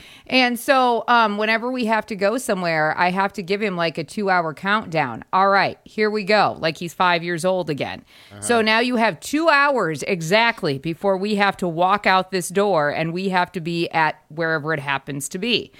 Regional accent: Midwest, United States; just being a Midwesterner, hardy ones at that, because, well, we live in Wisconsin

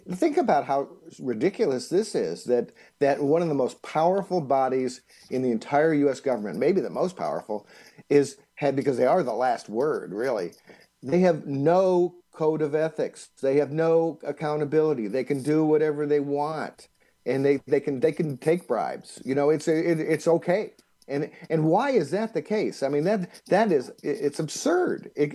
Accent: Arkansas, United States; I come from Arkansas. I used to live there.

